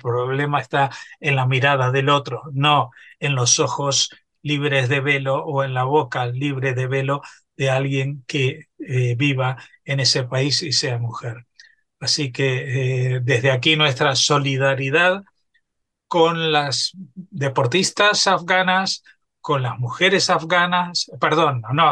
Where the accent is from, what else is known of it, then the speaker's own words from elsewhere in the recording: Argentina; y lo digo como argentino